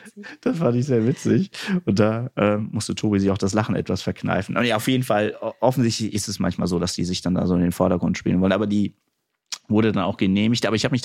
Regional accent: Kassel, Hesse, Germany; ich komme aus Kassel.

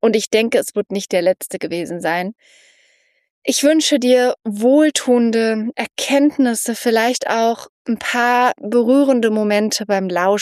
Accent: East Germany, Germany; born there; ich bin ja in der DDR geboren

